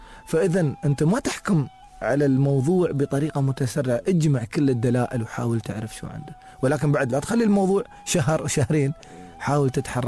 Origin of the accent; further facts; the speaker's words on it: United Arab Emirates; ترى تدري العملية التعاطي مرتبطة عندنا في الإمارات بعاداتنا وتقاليدنا